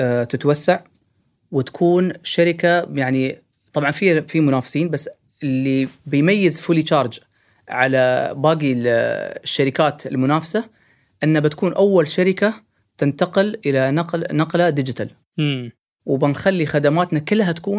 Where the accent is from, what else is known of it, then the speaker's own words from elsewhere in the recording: United Arab Emirates; هذه السيارة على فكرة الوكيل هنا عندنا في الإمارات